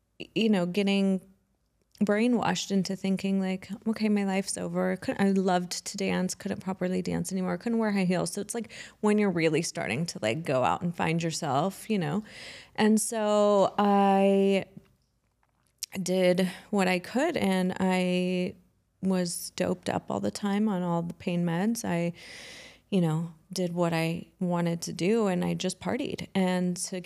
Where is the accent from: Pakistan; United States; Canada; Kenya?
Kenya; Nairobi; born there; So I was born in Nairobi. I'm Kenyan. And people are like, but you're not African. Like, you don't look black. I'm like, yeah, but I'm Kenyan. Like, my mom's from Zanzibar. My dad's from Mombasa.